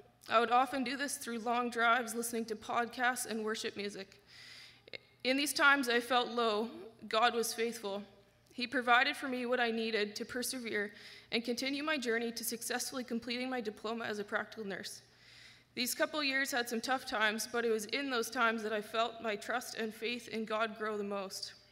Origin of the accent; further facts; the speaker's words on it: Abbotsford, British Columbia, Canada; I was born and raised in Abbotsford and was baptized as a baby at New Life and have attended here most of my life. I moved to Edmonton for a couple years to complete my schooling and moved back to Abbotsford last spring